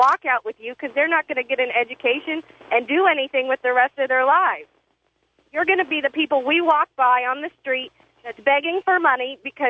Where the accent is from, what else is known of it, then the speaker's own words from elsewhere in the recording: Arizona, United States; Yeah, I'm an educator from Arizona, and I teach sixth graders.